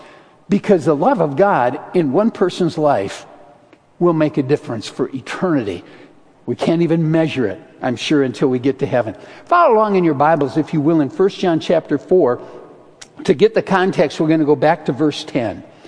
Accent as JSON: {"language": "English", "town": "Grand Rapids", "region": "Michigan", "country": "United States", "tie": "born or raised there", "lives_now": "Midland, United States", "said": "I was so blessed as a boy growing up in Grand Rapids."}